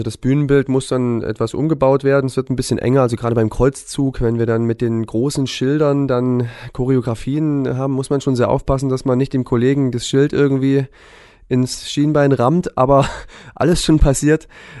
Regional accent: Leipzig, Saxony, Germany; Bei uns in Leipzig, wo ja meine Heimatstadt ist

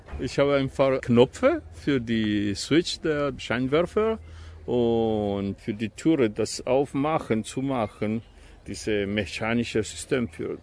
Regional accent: Mexico; German is a second language; I am from Mexico, ich komme aus Mexiko.

